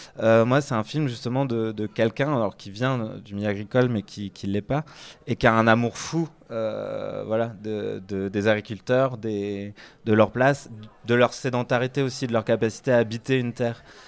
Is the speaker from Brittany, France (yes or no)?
yes; Quimper, Brittany, France; je suis né, j'ai grandi à Quimper. Je suis un citadin. Mes parents ont grandi à Paris et sont venus s'installer en Bretagne.